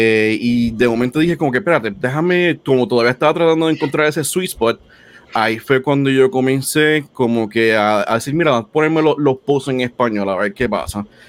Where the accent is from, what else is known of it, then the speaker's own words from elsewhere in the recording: Puerto Rico; now in United States; yo me mudé de Puerto Rico para acá, para Estados Unidos. Eso fue como en el 2011 por ahí.